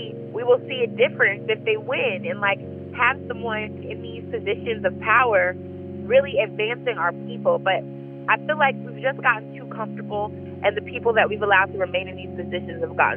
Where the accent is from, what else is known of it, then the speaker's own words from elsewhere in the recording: Stone Mountain, Georgia, United States; So growing up in Stone Mountain, Georgia specifically, a lot of people that I knew were turning to, like, gun violence is the answer